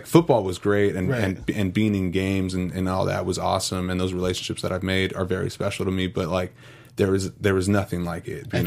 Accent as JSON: {"language": "English", "town": "Alameda", "region": "California", "country": "United States", "tie": "born or raised there", "said": "Shout out to the Bay, 510. I was raised in a small little town called Alameda, which is just adjacent to Oakland."}